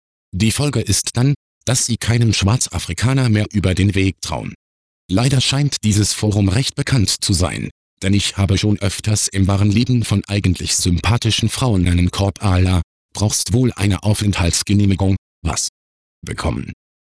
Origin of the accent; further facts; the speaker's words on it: Côte d’Ivoire; moved away as an adult; now in Germany; Ich komme aus der Elfenbeinküste und bin damals zum Studieren nach Deutschland gekommen.